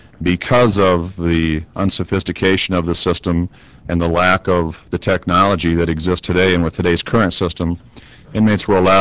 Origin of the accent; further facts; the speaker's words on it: Sioux Falls, South Dakota, United States; I'm from Sioux Falls, the warden at the South Dakota State Penitentiary